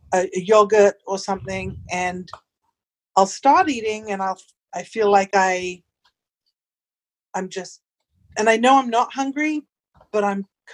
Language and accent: English; England, United Kingdom; now in Sarasota, United States; I was raised in England.